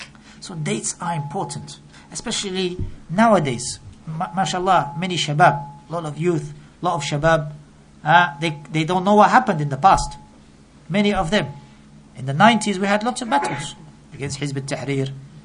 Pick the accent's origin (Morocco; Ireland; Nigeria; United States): Morocco; Because when he found out that we're from Morocco, he said, tell Maghrawi, look straight away.